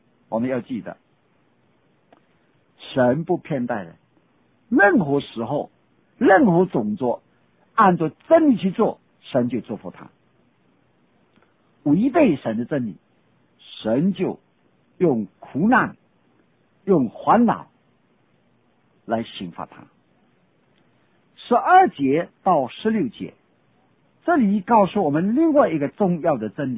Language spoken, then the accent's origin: Chinese; China; 特别我们中国人最讲良心的一个民族